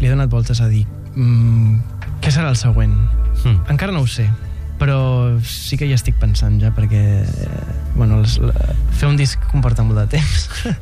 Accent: Igualada, Catalonia, Spain; jo soc d'Igualada i ara estic vivint

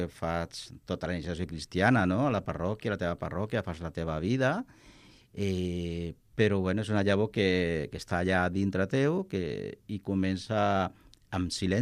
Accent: Viladecans, Catalonia, Spain; now in Vilafranca del Penedès, Spain; Jo soc fill de Viladecans, uh-huh. I estic actualment en Vilafranca del Penedès.

